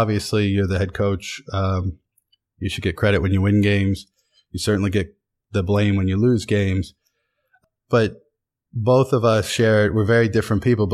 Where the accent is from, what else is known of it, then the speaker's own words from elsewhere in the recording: Williamsport, Pennsylvania, United States; Williamsport, Pennsylvania. Town of 35,000 people in the Susquehanna Valley.